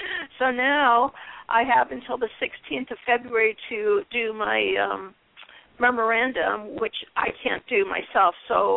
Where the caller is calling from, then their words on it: Phoenix, Arizona, United States; Phoenix, Arizona.